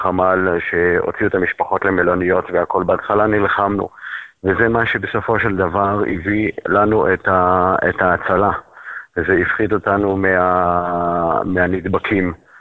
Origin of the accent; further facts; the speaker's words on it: Jerusalem, Jerusalem District, Israel; אנחנו כיהודים... ירושלמים חרדים